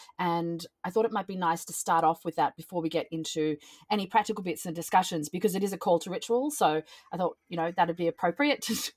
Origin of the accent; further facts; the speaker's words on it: Australia; I'm from Australia, so as you can hear by the accent